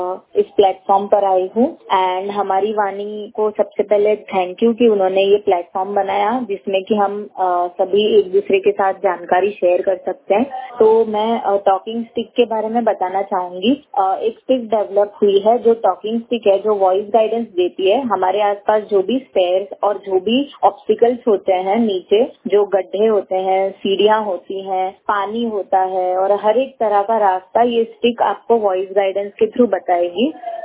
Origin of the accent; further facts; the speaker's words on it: Mumbai, Maharashtra, India; और मैं मुंबई से हूँ